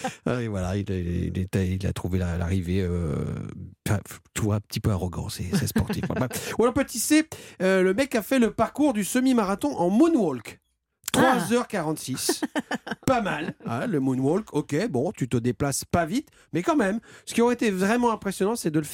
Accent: Lyon, Auvergne-Rhône-Alpes, France; comme on dirait chez moi à Lyon

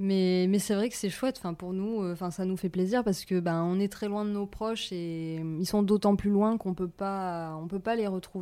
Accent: France; si on ne nous l'accorde pas, on a droit à 3 mois en tant que Français à Hong Kong.

